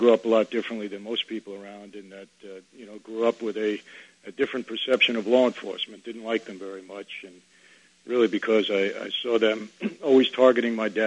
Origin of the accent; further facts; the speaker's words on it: Brooklyn, New York, United States; born there; I was born in Brooklyn, New York